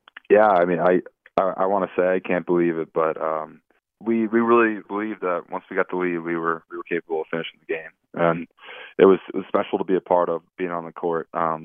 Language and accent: English; New Jersey, United States; I'm from New Jersey. I live about 45 minutes north of campus